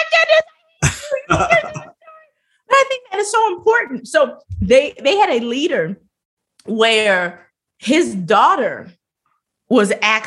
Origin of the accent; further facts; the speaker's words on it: Chicago, Illinois, United States; now in Alabama, United States; So obviously I live in the Bible Belt, which is so much different. So I was from Chicago.